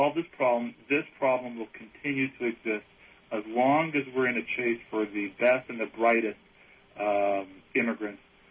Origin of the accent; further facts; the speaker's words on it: Canada; it makes us feel good as Canadian citizens that we can attract the best and the brightest.